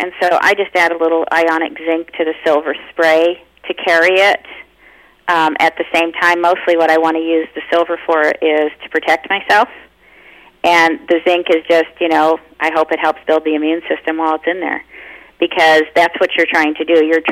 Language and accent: English; United Kingdom; I'm British.